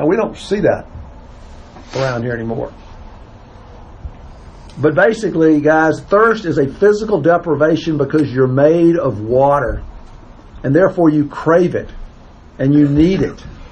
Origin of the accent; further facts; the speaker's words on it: Crestline, United States; You know, I was a kid growing up in Crestline. There weren't any restaurants.